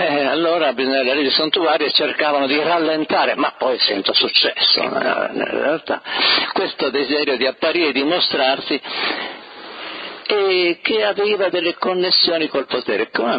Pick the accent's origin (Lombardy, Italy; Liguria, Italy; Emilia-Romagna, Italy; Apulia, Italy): Liguria, Italy; Genoa; Io sono genovese e so che Genova è stata una delle fondatrici di questo nuovo tipo di potere economico finanziario.